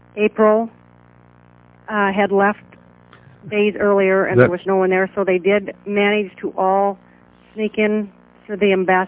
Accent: Whitefish, Montana, United States; We're both from Montana, Whitefish, Montana. We had gone to high school together and re-met at a 30-year high school reunion.

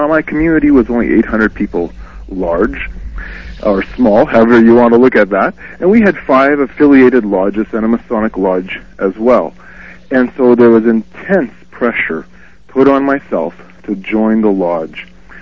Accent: Manitoba, Canada; Manitoba, Canada, and my community that I was involved with had this special program for senior citizens in my hometown.

